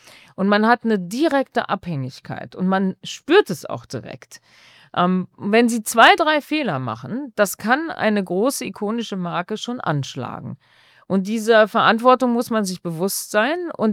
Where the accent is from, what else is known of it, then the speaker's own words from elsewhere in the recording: Bad Neuenahr, Rhineland-Palatinate, Germany; hatte damals das Headquarter in meiner Heimatstadt, in Bad Neuenahr.